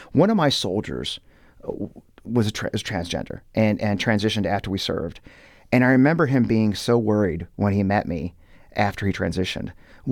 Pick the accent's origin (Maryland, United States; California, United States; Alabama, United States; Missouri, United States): Missouri, United States; Kirkwood; I was raised here in St. Louis in Kirkwood by a Marine.